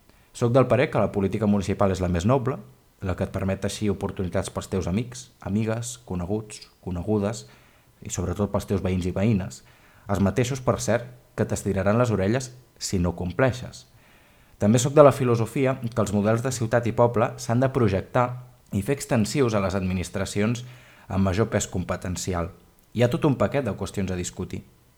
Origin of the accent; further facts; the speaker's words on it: Calonge, Catalonia, Spain; al meu poble, Calonge i Sant Antoni, va tenir lloc la celebració dels 40 anys de l'Institut Puig Cargol, institut que em va veure créixer durant 6 anys